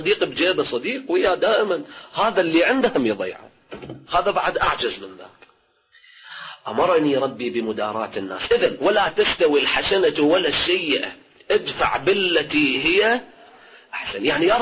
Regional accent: Iraq; احنا عندنا بالعراق

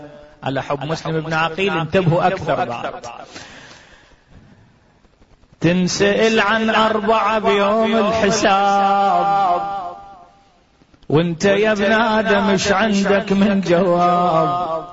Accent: Iraq; نقراها بالبرلمان هناك عندنا بالعراق

